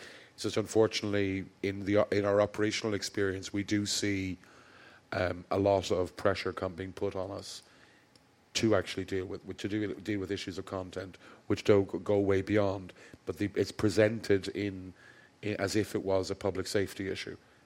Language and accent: English; Ireland; And bear in mind, I am Irish, so, you know, you never want to ask me directions.